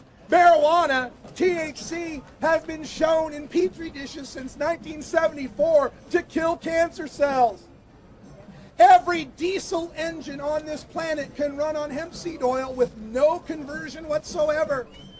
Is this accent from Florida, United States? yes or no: no; Oregon, United States; In my home state of Oregon, we had to fight all the way to the Supreme Court to allow medical marijuana patients to merely have a concealed weapons permit.